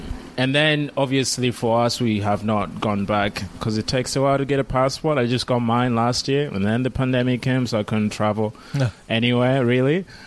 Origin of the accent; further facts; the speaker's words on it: Malawi; moved away as an adult; also born or lived in Rwanda; We flew to Malawi and lived there until I was 18. And then I came here with my immediate family. I have my aunt and my cousins still in Rwanda.